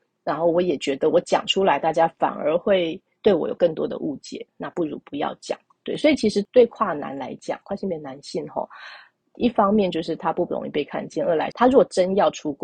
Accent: Taiwan; 他们想说我们台湾人真的是比较自在一点吧

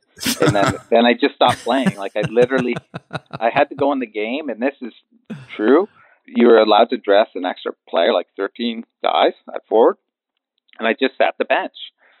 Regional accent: Windsor, Ontario, Canada; I'm from Windsor, Ontario, and we never really went out east on the 401 past Toronto.

